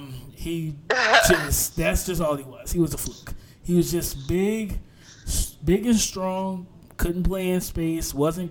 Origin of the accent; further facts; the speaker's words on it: the South, United States; I'm from the South, so the country accent's funny to me.